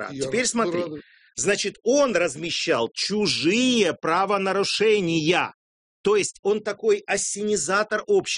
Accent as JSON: {"language": "Russian", "country": "Russia", "said": "как простой россиянин"}